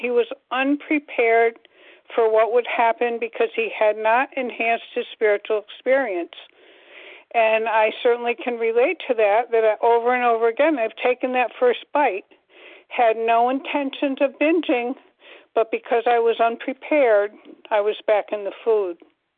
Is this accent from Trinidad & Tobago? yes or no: no; Connecticut, United States; I'm from Connecticut.